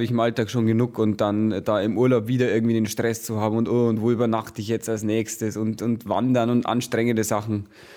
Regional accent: Vilshofen, Bavaria, Germany; ich komme aus Vilshofen

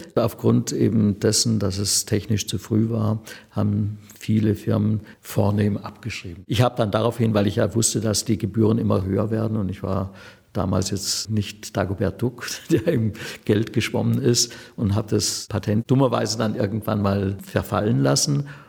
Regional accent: Konstanz, Baden-Württemberg, Germany; born there; also born or lived in Munich; Ich bin 1950 geboren in Konstanz und habe ein humanistisches Gymnasium besucht, habe also Latein und Griechisch und Englisch gelernt

